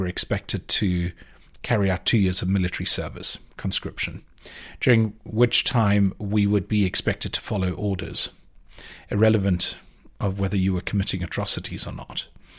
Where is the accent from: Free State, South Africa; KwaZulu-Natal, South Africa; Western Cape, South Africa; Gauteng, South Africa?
Gauteng, South Africa; Johannesburg; not that I'm originally from Cape Town, I'm originally from Johannesburg or suburban Johannesburg